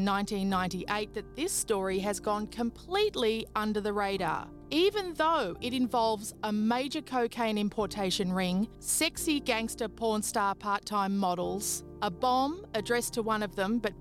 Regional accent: Queensland, Australia; accent: Queensland; Sorry, that was my Queensland accent.

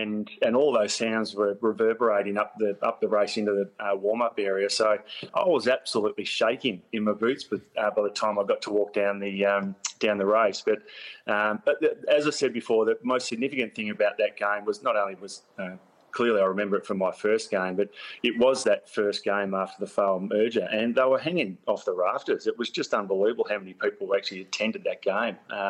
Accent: Daleside, Victoria, Australia; I grew up in Daleside, which was strongly aligned to the Ballarat football region.

